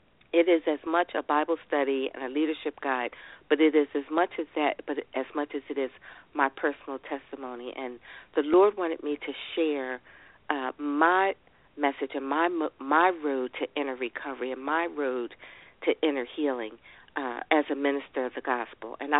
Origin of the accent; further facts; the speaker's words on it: Philadelphia, Pennsylvania, United States; moved away as an adult; my husband is a wonderful guy, paralegal, and we both were born and raised in Philadelphia. And when he took a job with the government, that's what prompted us to relocate here.